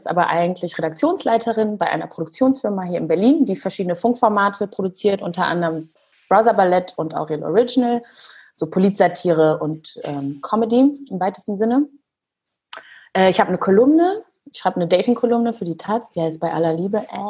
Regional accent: Rwanda; now in Germany; Ich komme aus Ruanda, bin auch schon sehr lange in Deutschland

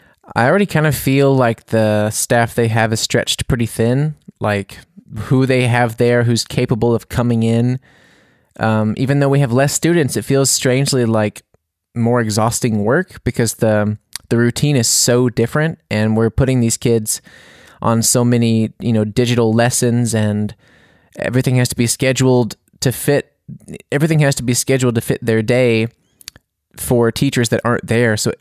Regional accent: United States; Because I don't know anything about other countries, because I'm American.

